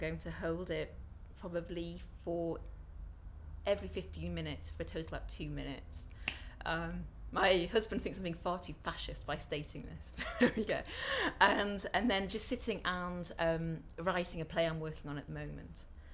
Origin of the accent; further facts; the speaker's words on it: United Kingdom; born there; I'm a Christian because I was born in Britain, you know, it's, you know, what I was brought up